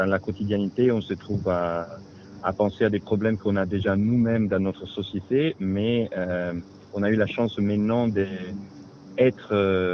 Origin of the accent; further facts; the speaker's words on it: Italy; French is a second language; C'est aussi un peu facile pour moi, parce que je suis italien